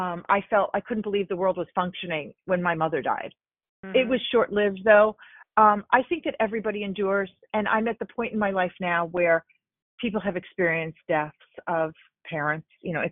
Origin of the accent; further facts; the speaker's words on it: Binghamton, New York, United States; I think growing up in Binghamton and you know, got pulled up by your bootstraps and honey, you move forward.